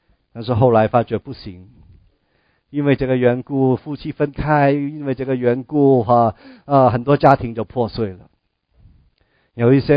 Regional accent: Hong Kong; 我是香港来的

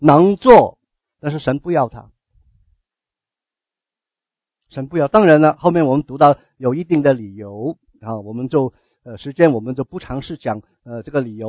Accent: China; 所以因为爱我们中国人，所以把这个福音带到中国

